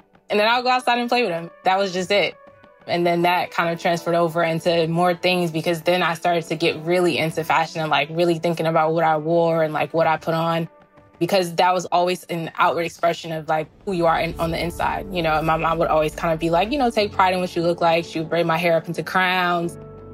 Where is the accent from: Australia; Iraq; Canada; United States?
United States; East Orange, New Jersey; So growing up in East Orange, we were really resourceful. East Orange is not, I guess you consider it a hood or like, you know, like a ghetto, whatever you want to call it.